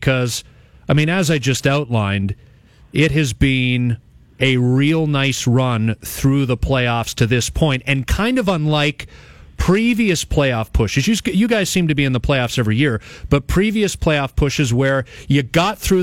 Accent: Oakville, Ontario, Canada; but I'm a Toronto kid. I'm born and raised in Oakville.

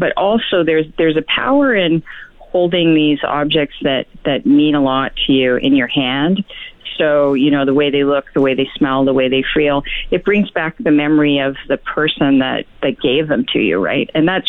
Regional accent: Ontario, Canada; now in Fort McMurray, Canada; I am. I'm from the Thousand Islands region of Ontario.

